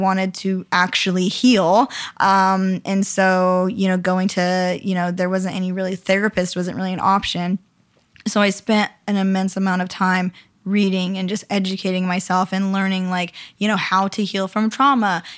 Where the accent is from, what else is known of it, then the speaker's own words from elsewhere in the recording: Idaho, United States; Because the author is, like, Mormon, and I'm from Idaho, and it's like everybody's reading the book, right? So, because everybody in Idaho is, like, Mormon.